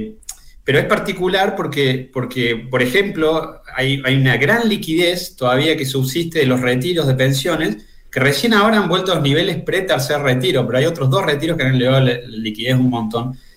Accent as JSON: {"language": "Spanish", "country": "Argentina", "said": "Yo vengo de Argentina, entonces Argentina es un país de alta inflación"}